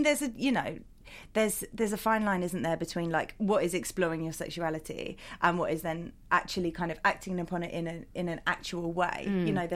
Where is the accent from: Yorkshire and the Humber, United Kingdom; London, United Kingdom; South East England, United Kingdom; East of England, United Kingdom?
South East England, United Kingdom; Brighton; I was born in Brighton. I live in Brighton. I grew up in a liberal family.